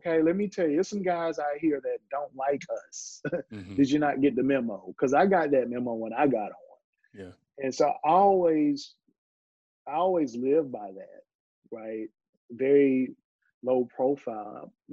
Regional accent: East Point, Georgia, United States; So, you know, growing up in Atlanta, I grew up in a hotbed of artists. And I grew up in a suburban town right out, like on the southwest side of Atlanta. It was called East Point.

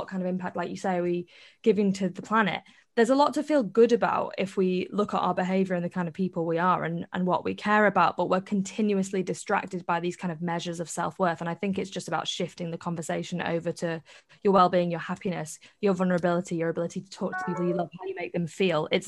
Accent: Liverpool, North West England, United Kingdom; I'm from Liverpool and I went to Union Leeds.

